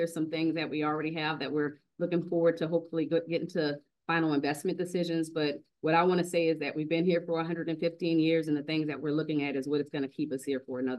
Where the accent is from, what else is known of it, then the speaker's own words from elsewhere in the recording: Louisiana, United States; I'm from Louisiana, so I'm all about what are we going to continue to do to make sure that we are making Louisiana the place that it needs to be